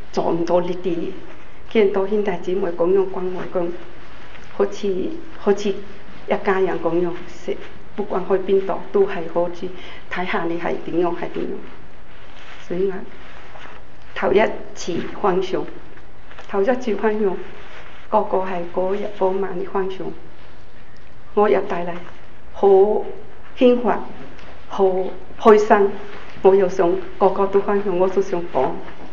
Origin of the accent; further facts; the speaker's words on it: Hong Kong; 我系香港嚟呢度参加